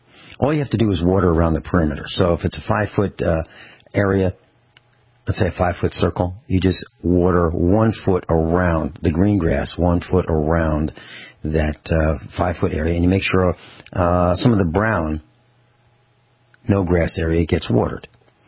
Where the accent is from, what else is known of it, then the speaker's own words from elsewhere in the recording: East Coast, United States; now in California, United States; I came from the East Coast, and when I got to California, here's what I said, and this was in 1980, and this is a compliment to California.